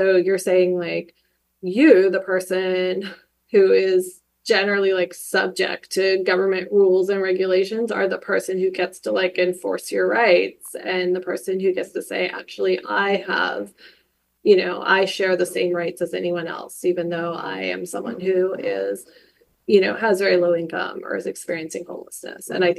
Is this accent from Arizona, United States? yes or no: yes; Arizona, United States; But it started when I grew up in Arizona and I went to University of Arizona.